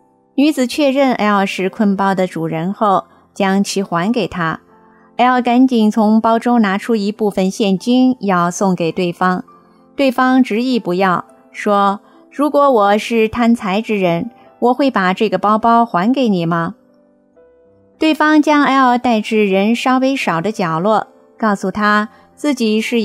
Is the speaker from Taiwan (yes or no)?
no; China; 在网上我邀请他来大陆游玩时，一定要到我的家乡见见面